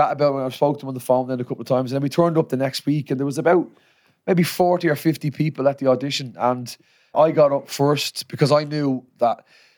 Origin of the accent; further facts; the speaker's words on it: Dublin, Leinster, Ireland; I'm from Artane.